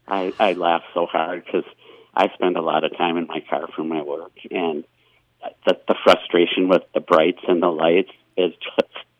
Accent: Twin Cities, Minnesota, United States; I grew up in the Twin Cities, and my grandmother and my grandfather got off the boat from Greece and started a chocolate company many years ago.

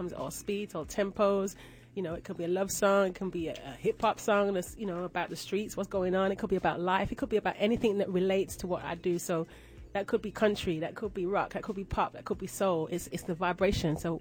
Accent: Birmingham, West Midlands, United Kingdom; now in Atlanta, United States; I'm from Birmingham, England, which is 2 hours from London. Born and raised, Jamaican parents. Came to Atlanta in 1999. I've been here ever since, so I consider myself an ATLian of sorts.

